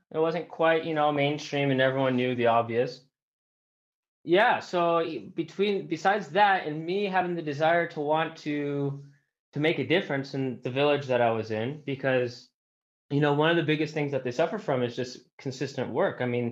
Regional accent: Bellingham, Washington, United States; also born or lived in Boston / San Luis Obispo; Yeah, so I'm from Seattle, Washington area, Bellingham, actually. And moved to Boston, started going to school there. And then moved to San Luis Obispo, California

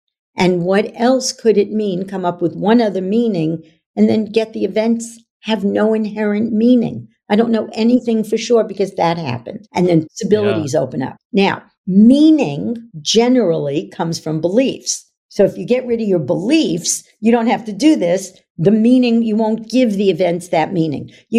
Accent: New York, United States; And I was from New York. I was not woo-woo.

